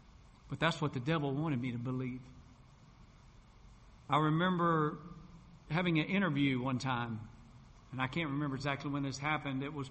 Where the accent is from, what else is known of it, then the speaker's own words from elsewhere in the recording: Aberdeen, North Carolina, United States; I grew up in North Carolina, as I told you, there near Pinehurst, North Carolina, in a little town called Aberdeen.